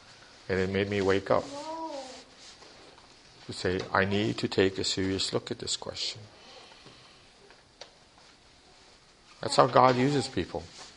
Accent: Hawaii, United States; I grew up in Hawaii, and I would watch the movies about Christ and stuff.

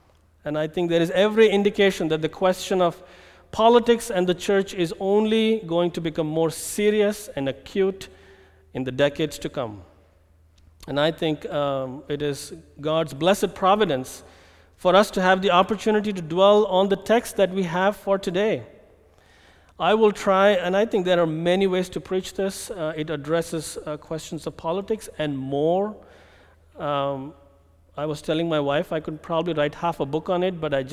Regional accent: India; I'm coming from India. It is the largest democracy in the world.

